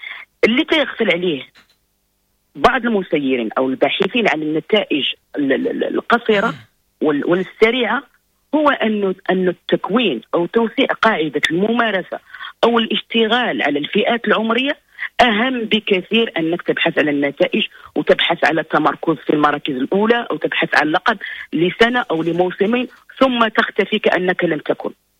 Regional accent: Morocco; الجميع يترقب ما يمكن أن يصنعه بلدنا المغرب

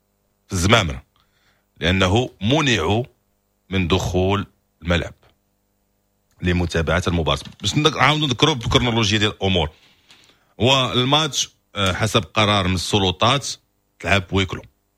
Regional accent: Morocco; لانه الاستقبال عندنا احنا كمغاربه استقبال كيكون كتستقبل الناس كترحب بالناس

